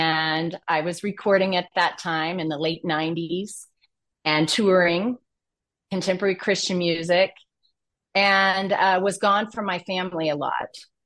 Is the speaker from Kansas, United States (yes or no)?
yes; Wichita, Kansas, United States; And we moved back to Wichita. We're from Wichita, my husband